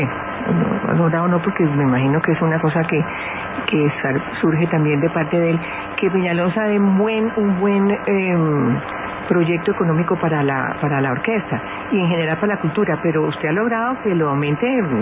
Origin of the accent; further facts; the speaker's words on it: Cali, Valle del Cauca, Colombia; now in Bogotá, Colombia; Yo soy caleña y vivo aquí hace 50 y pico de años